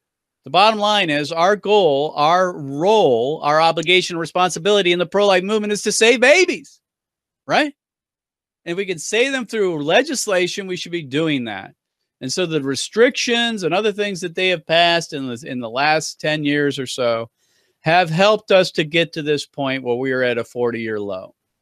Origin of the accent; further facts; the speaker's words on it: Ohio, United States; we've got good news coming out of my home state here in Ohio